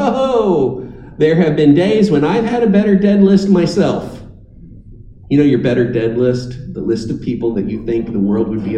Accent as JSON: {"language": "English", "country": "United States", "said": "I'm a Christian, but I'm also an American, and we Americans, we love a good rebel."}